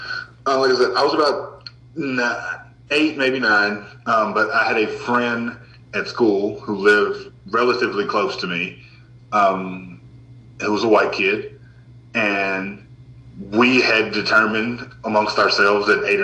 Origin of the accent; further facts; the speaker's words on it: United States; I grew up being black in America.